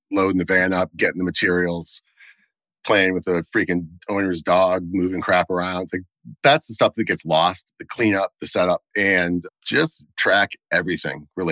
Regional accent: Michigan, United States; I grew up in Michigan near where Kellogg's is.

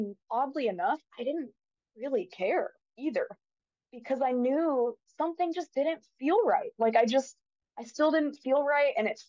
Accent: Denver, Colorado, United States; I was also at school at the Community College of Denver, because I grew up in Denver.

